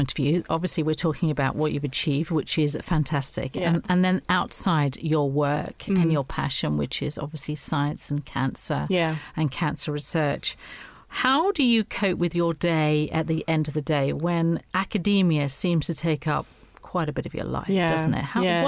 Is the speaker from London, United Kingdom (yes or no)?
yes; London, United Kingdom; I came from South London.